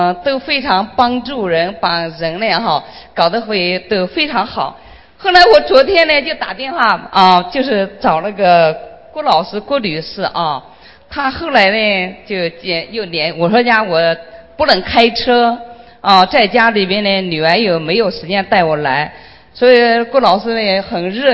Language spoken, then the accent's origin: Chinese; Jiangsu, China; moved away as an adult; now in United States; 我是来自中国的江苏，我和我先生到美国已经是3年了